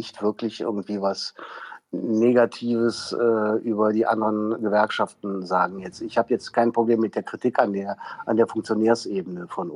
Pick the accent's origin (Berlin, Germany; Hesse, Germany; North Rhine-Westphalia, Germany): North Rhine-Westphalia, Germany; Cologne; Weißt du, du hast mich ja jetzt schon als Kölner vorgestellt